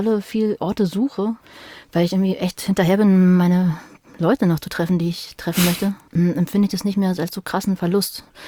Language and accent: German; Berlin, Germany; Bin ja auch Berlinerin.